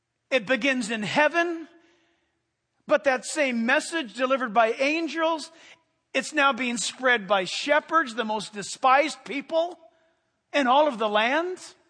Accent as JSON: {"language": "English", "country": "United States", "tie": "born or raised there", "said": "I don't know about you, but I grew up here in America"}